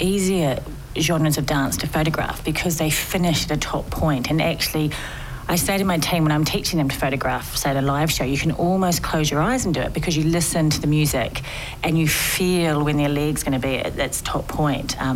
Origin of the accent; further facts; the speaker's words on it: New Zealand; I'm from New Zealand